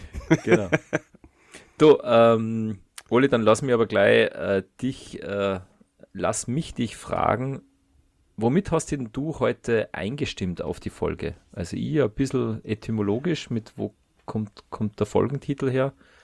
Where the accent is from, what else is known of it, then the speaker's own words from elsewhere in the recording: Austria; oder wir zwei, wir sind ja Österreicher